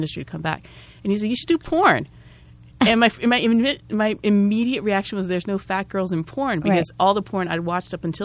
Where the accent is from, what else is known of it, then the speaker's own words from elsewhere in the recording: Japan; I'm originally from Japan. So I like come from like the land of hentai and tentacle porn.